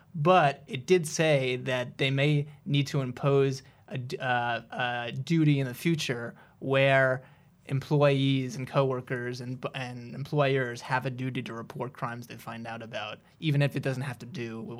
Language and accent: English; New Jersey, United States; there was a recent case in New Jersey, my home state where I grew up